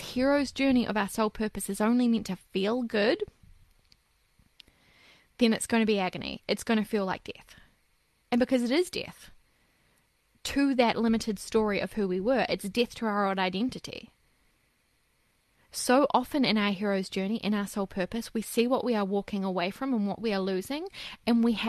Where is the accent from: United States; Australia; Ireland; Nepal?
Ireland; I'm Irish, like I said.